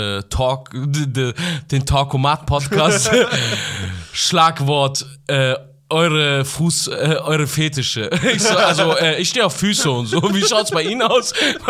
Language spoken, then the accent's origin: German; Iran; ich bin Iraner